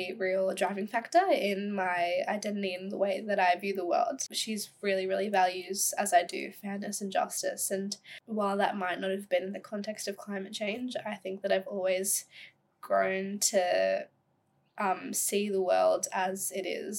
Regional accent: India; born there; I'm 19 years old and I was born in India.

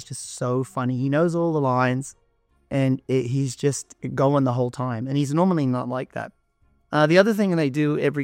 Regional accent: Australia; now in Canada; Yeah, I'm Australian.

